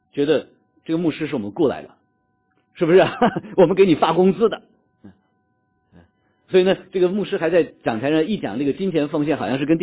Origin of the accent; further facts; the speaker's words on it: China; 因为我自己是从国内大陆来的